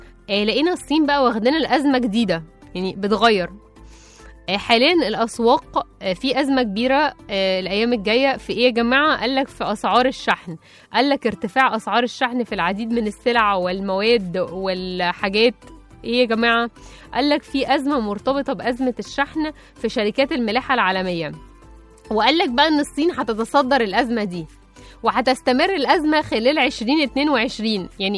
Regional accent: Egypt; لكن الغريبة ان احنا طبعا كمصريين بنحب يعني نخش في الحوارات قوي

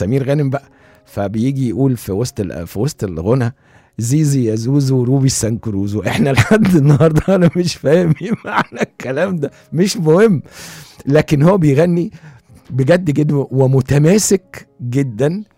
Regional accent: Alexandria, Alexandria Governorate, Egypt; احنا اسكندرانية بنحب جدا

